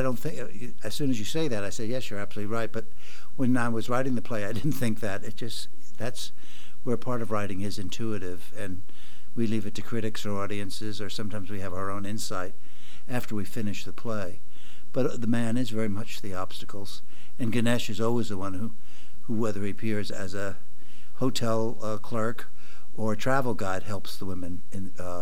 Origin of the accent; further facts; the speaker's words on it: United States; it's very exciting for me as an American playwright to come to England